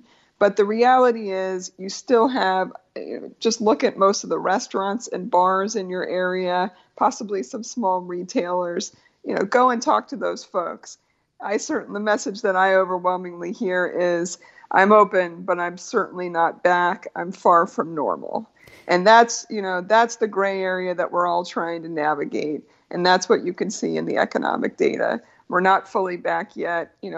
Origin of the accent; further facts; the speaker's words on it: Pennsylvania, United States; My home state of Pennsylvania has like a whole checkerboard.